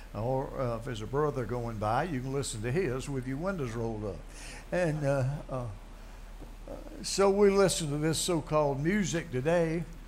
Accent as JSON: {"language": "English", "country": "United States", "said": "I'm an American and I love our country and I try to stand up for it"}